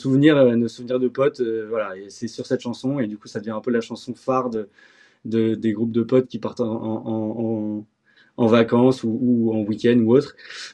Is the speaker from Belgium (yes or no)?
yes; Tournai, Wallonia, Belgium; also born or lived in London; now in Brussels, Belgium; J'ai grandi à Tournai, une ville à côté de la frontière entre Lille et la Belgique. Et donc voilà, moi, je suis originaire de là. Je vis à Bruxelles aujourd'hui. J'ai fait un passage à Londres pendant 3 ans